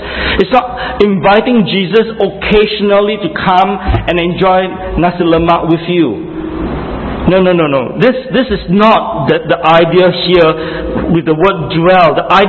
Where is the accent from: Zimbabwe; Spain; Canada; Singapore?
Singapore; at the end of the day, I am still a Singaporean.